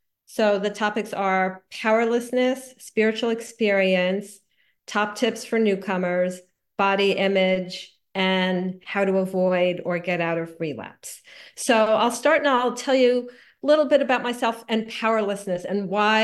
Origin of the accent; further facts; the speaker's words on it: Miami, Florida, United States; I grew up in Miami. I went to my first meeting. I was 15 years old.